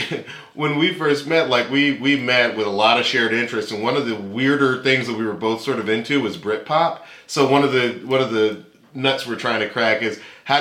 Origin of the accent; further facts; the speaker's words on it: Atlanta, Georgia, United States; now in Sherman Oaks, United States; Like I grew up in Atlanta.